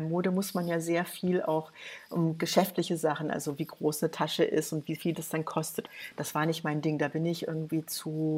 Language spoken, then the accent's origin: German; United States; Checkpoint Charlie durften wir ja als Amerikanerin.